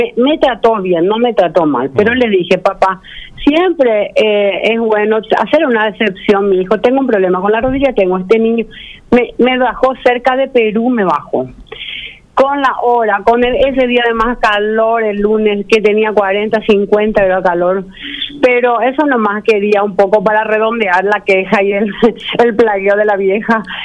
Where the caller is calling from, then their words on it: Luque, Central, Paraguay; soy de Luque.